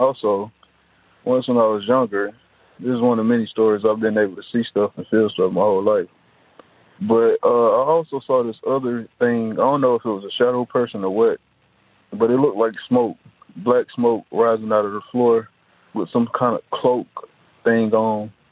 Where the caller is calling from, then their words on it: Atlanta, Georgia, United States; I'm calling from Atlanta, Georgia.